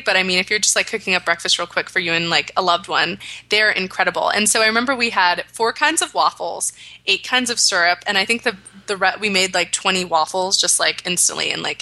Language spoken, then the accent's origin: English; Maine, United States; We're both from New England originally. He's from New Hampshire. I'm from Maine.